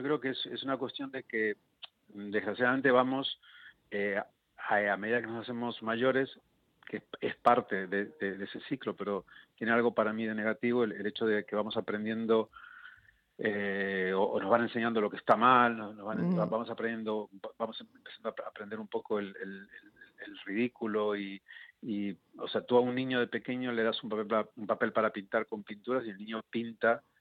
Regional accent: Argentina; yo estudiaba en Buenos Aires, yo soy argentino, estudiaba composición coreográfica

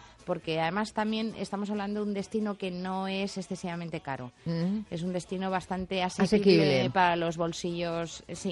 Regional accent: Madrid, Community of Madrid, Spain; yo soy de Aluche

